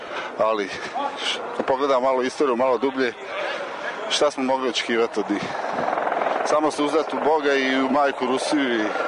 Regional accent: Kakanj, Federation of Bosnia and Herzegovina, Bosnia & Herzegovina; Ja sam iz Bosne, iz Kaknje.

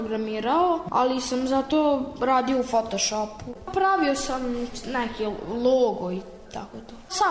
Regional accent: Novi Sad, Vojvodina, Serbia; dolazim iz Novog Sada

